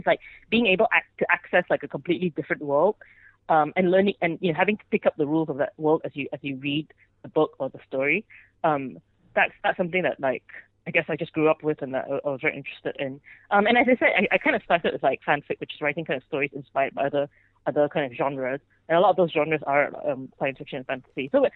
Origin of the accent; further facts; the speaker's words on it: Malaysia; as a Malaysian